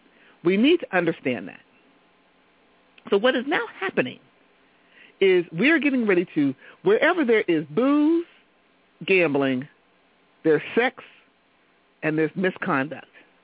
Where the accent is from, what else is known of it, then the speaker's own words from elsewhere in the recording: United States; I disagree, and I have the right to disagree because I'm an American. And I love being an American because I'm an American, I can disagree, and it's okay.